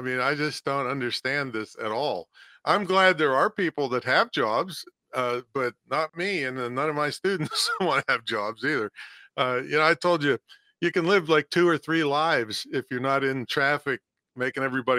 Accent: Pennsylvania, United States; now in Virginia Beach, United States; But I'm not from here. I'm from a little tiny town, a two-horse town in western Pennsylvania. The population is actually 500

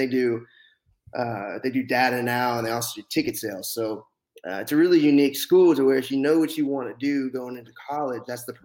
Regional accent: Waco, Texas, United States; Yeah. So, grew up in Waco, Texas, born and raised. So lived there for 22 years of my life.

